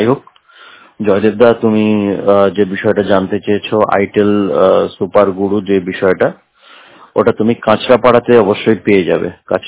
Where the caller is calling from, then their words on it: West Bengal, India; আমি পশ্চিমবঙ্গের নদিয়া জেলা থেকে … কথা বলছি।